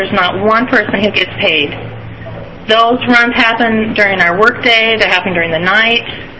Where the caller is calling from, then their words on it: Condon, Oregon, United States; I'm now calling from Condon, but I live in Spray. And Spray is in the community of Wheeler County, which has, they say, more cows than people